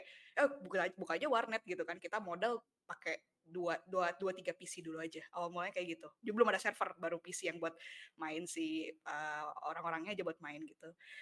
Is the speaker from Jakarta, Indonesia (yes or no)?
no; Purwakarta, West Java, Indonesia; kebetulan kan aku tuh asalnya dari Purwakarta nih.